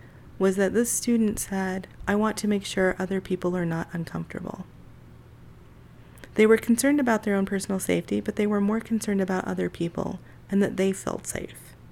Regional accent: East Layton, Utah, United States; I was born and raised in Utah. I grew up in East Layton.

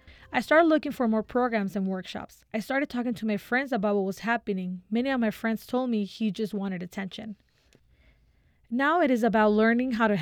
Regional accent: Mexico; I grew up in Mexico. In Mexico, those of us who are of a humble origin

